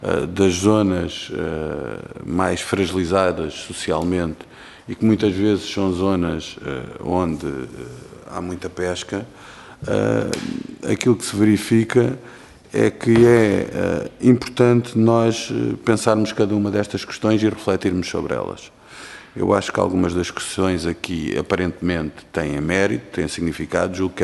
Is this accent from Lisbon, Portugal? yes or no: no; Faro, Portugal; eu sou do Algarve, e portanto ela não se pratica no Algarve